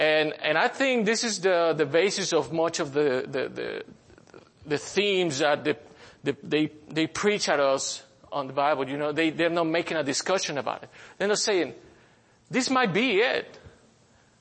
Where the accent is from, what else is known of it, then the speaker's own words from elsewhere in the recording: Mexico; now in United States; I'm not a national. I'm from Mexico.